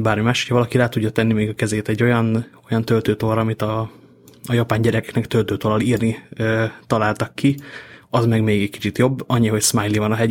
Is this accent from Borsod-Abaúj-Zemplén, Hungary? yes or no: yes; Miskolc, Borsod-Abaúj-Zemplén, Hungary; jártam otthon Miskolcon a családnál